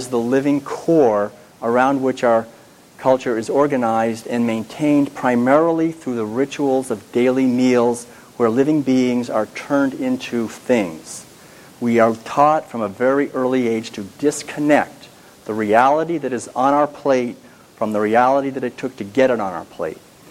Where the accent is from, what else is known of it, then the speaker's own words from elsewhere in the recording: Concord, Massachusetts, United States; I was born in Concord, Massachusetts, and raised there